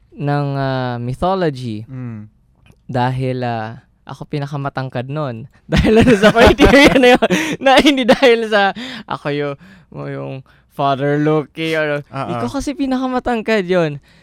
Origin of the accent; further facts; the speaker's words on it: Cainta, Calabarzon, Philippines; Yung buhay na buhay pa dun sa hometown ko yung Kainta, Rizal.